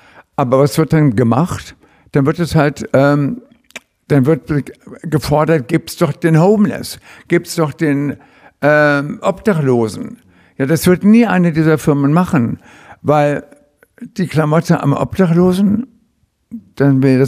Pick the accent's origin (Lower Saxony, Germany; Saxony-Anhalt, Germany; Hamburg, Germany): Lower Saxony, Germany; Braunschweig; dass ich ja früher als kleiner Junge am Bahnhof war, nach Braunschweig zurück musste, wo meine Eltern lebten.